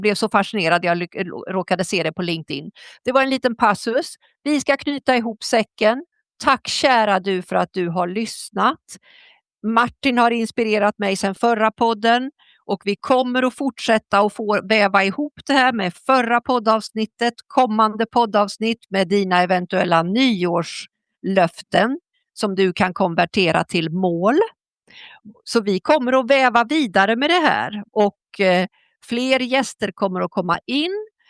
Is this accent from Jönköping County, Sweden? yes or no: no; Skåne, Sweden; Jag är ju som gammal skåning, det hörs inte, men jag har mina rötter i Skåne. Har lättare att förstå danska.